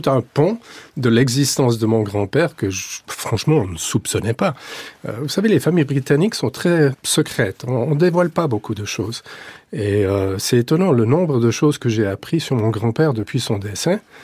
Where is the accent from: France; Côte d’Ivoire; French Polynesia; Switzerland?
Switzerland; dans la maison de mon enfance, en Suisse